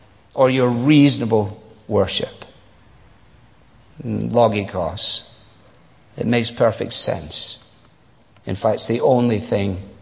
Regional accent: Scotland, United Kingdom; As a Scotsman, it goes against my grain.

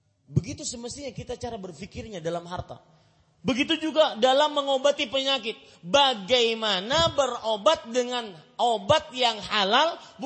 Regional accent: Banjarmasin, South Kalimantan, Indonesia; Putih tua itu istilah halus Banjarmasin, kota saya, untuk orang yang berkulit hitam.

